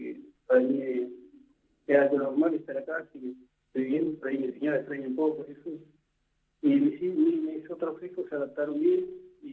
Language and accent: Spanish; Puerto Madryn, Chubut, Argentina; Sí, somos de Puerto Madryn